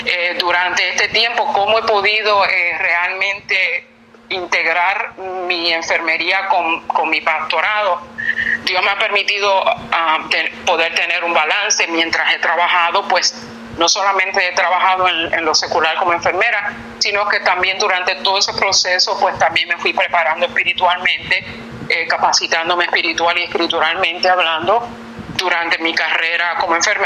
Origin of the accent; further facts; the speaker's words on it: Puerto Rico; allá en Puerto Rico, en mi país natal